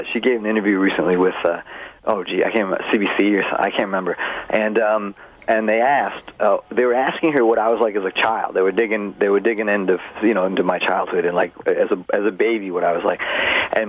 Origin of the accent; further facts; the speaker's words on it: Brooklyn, New York, United States; I mean, I'm from Brooklyn. I came up in Brooklyn, so that kind of concept is that's unheard of, right?